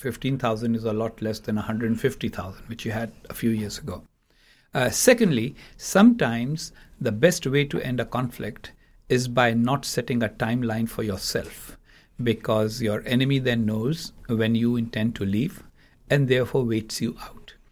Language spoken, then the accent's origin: English; Pakistan; As a Pakistani, I can tell you that I find that absurd.